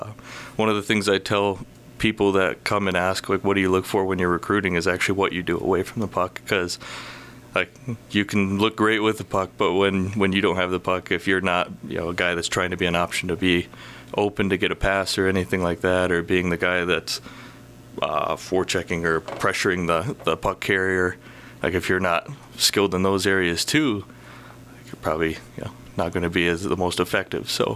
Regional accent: Lansing, Michigan, United States; now in Forest City, United States; So I'm from Lansing, Michigan.

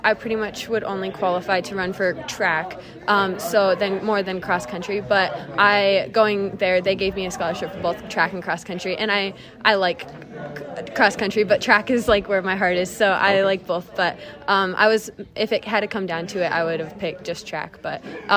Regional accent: Forest City, Iowa, United States; Yeah, it's growing up in Forest City my whole life, I'm kind of used to the small town aspect of it.

